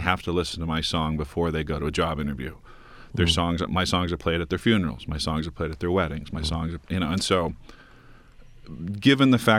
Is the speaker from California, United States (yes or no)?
no; Chicago, Illinois, United States; from Chicago.